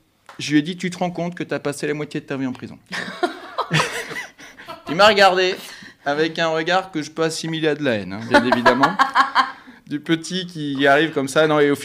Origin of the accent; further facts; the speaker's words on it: Bordeaux, Nouvelle-Aquitaine, France; on était dans le sud de la France à cette époque-là, moi, je suis de Bordeaux